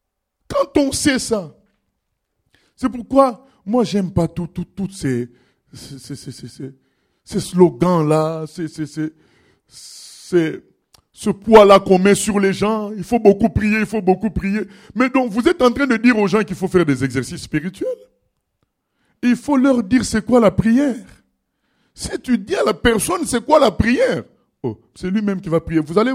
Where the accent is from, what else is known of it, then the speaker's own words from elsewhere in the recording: France; à l'Élysée, chez nous en France